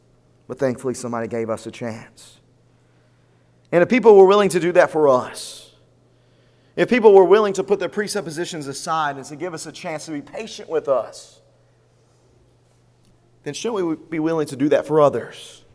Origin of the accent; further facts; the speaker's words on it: the South, United States; I mean, think of us as Southerners, right?